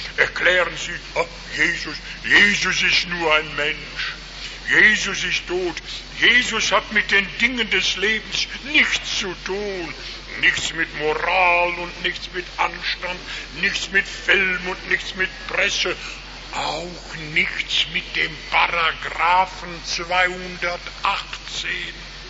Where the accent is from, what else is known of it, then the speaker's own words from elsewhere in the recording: North Rhine-Westphalia, Germany; ich komme aus der Nähe des Ruhrgebiets.